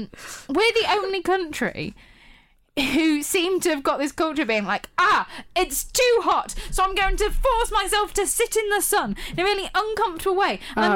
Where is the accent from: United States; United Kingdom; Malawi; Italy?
United Kingdom; East Midlands; I'm from the Midlands, and I take the Midlands very seriously.